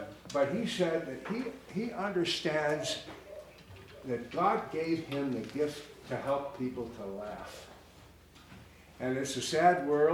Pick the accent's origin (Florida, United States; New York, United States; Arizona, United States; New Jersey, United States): New York, United States; Buffalo; now in Canada; But I was born as an American in Buffalo, New York, and I lived much of my life there, but I'm now living in Canada, and I'm a Canadian citizen as well.